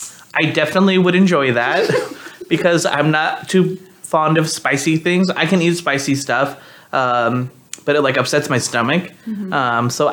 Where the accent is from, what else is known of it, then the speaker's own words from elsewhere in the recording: United States; And I'm like, well, I'm American.